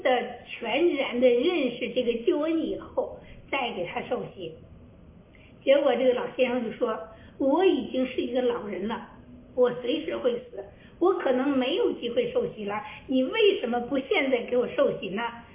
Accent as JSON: {"language": "Chinese", "country": "China", "moved": "yes", "lives_now": "Canada", "said": "我虽然不是石家庄人，但是我是从石家庄出国来到加拿大的，那么所以我对那一带呢也是蛮熟悉的。"}